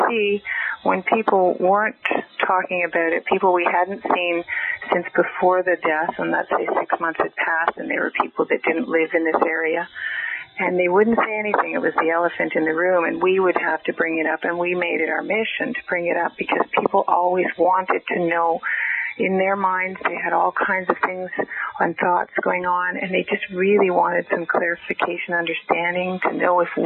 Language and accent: English; Ottawa, Ontario, Canada; I'm from Ottawa.